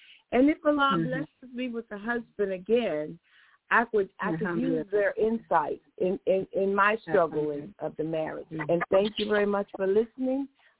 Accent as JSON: {"language": "English", "town": "St. Louis", "region": "Missouri", "country": "United States", "said": "Thank you, Mark, for inviting me. I'm from St. Louis, Missouri, El Mukminun Islamic Center."}